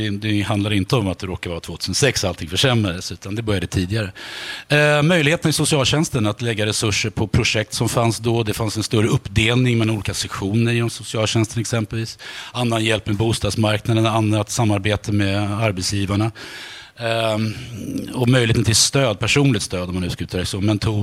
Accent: Stockholm, Stockholm County, Sweden; Ja, så jag är uppvuxen då i Söderort. Och på den tiden Rågsved och Farsta då

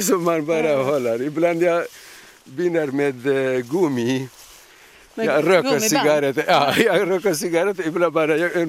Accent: Kurdistan Region, Iraq; Swedish is a second language; Ja, jag kommer från Kurdistan i Irak. Jag var i Peshmerga nästan 10 år.

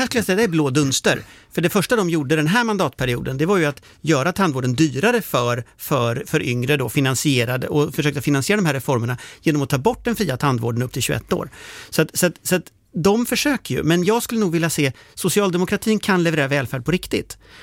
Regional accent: Gothenburg, Västra Götaland County, Sweden; Men jag är från Göteborg själv. Göteborg är en hamnstad. Det är liksom porten mot väster, porten mot världen.

